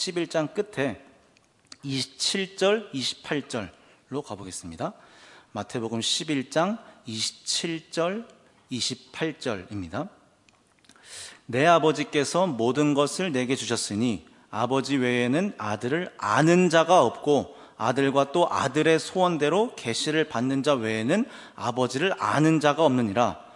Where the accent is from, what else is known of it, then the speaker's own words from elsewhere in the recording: Jeju, South Korea; 전 고향이 제주도입니다. 한라산 등산을 이제 자주 엄청나게 하죠.